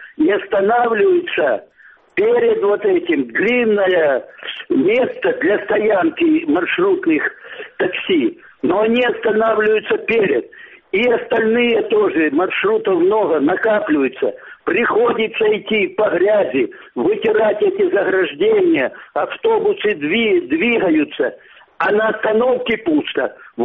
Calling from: Simferopol, Crimea, Ukraine; Доброе утро. Я из Симферополя.

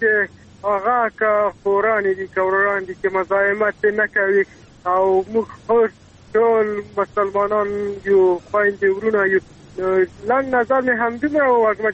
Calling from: Maidan Wardak, Afghanistan; د میدان وردګ

